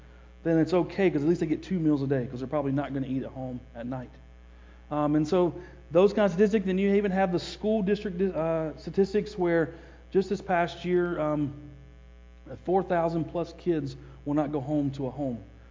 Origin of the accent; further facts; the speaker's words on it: North Carolina, United States; I grew up in North Carolina, but I still pull for my team in the city